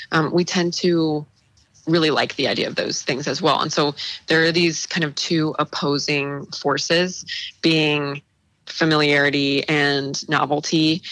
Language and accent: English; St. Louis, Missouri, United States; which is great because I'm from St. Louis